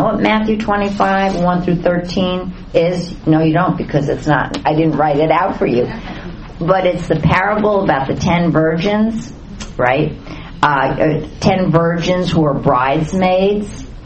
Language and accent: English; Gaza, Gaza Strip, Palestine; I told him that I was from Gaza, and I used to hate him and all Jews.